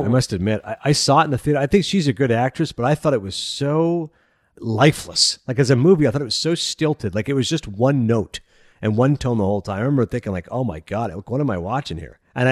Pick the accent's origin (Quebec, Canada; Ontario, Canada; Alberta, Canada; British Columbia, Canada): Ontario, Canada; Kingston; I grew up in Kingston, Ontario.